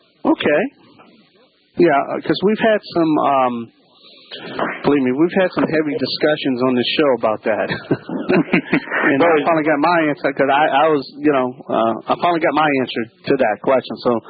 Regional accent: Louisiana, United States; I'm the Cajun contractor here

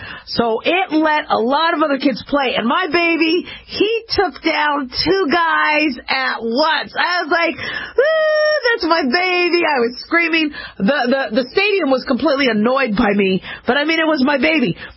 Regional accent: Las Vegas, Nevada, United States

